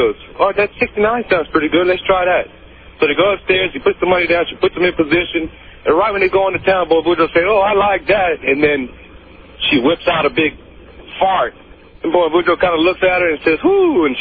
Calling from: Louisiana, United States; I'm calling from Louisiana.

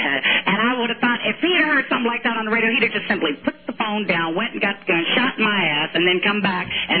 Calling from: Wichita, Kansas, United States; Oh, well, I'm calling from Wichita, Kansas.

